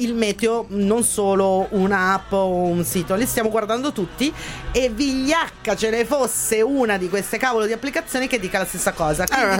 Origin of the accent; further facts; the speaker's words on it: Milan, Lombardy, Italy; Come milanese tutto quello che hai appena raccontato.